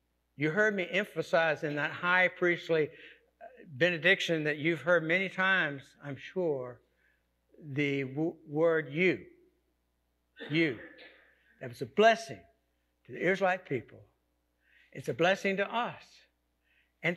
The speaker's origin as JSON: {"language": "English", "town": "Jacksonville", "region": "Florida", "country": "United States", "tie": "born or raised there", "said": "So I went down to visit my sister in my hometown where I'm from, Jacksonville, Florida."}